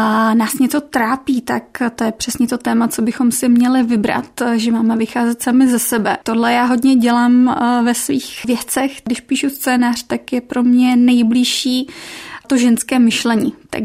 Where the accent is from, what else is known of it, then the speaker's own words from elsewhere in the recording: Moravský Krumlov, South Moravian Region, Czechia; Já jsem z maloměsta, z Moravského Krumlova, mám 4 bratránky, bráchu